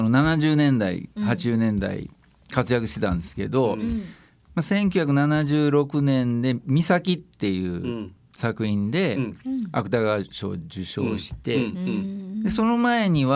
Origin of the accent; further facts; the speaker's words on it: Wakayama, Japan; でまあ和歌山出身ですって言ったら